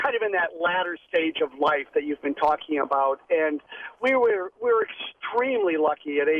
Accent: Waukesha, Wisconsin, United States; from Waukesha.

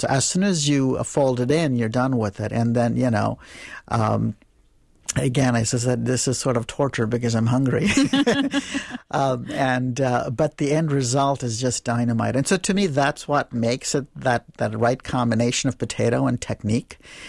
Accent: Mumbai, Maharashtra, India; I was born and raised in Mumbai, which is used to be called Bombay, and it's on the west coast of India, and so cosmopolitan city

